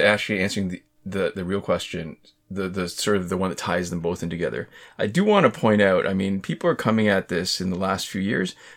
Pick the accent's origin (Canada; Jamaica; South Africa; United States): Canada; because postal codes, we're Canadian.